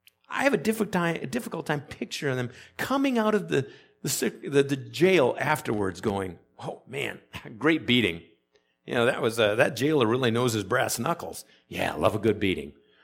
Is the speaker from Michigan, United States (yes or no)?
yes; Michigan, United States; Folks, it's because I grew up in the Upper Peninsula that I don't love this stuff. Up there, it felt as if spring would never arrive, as if the snow would never go away.